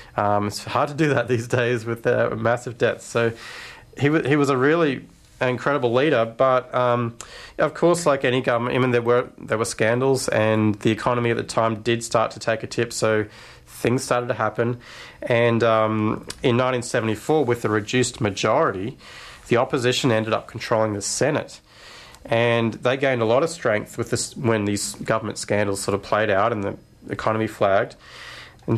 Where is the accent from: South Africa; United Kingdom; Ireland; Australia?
Australia; Canberra, Australian Capital Territory; I'm from Canberra myself.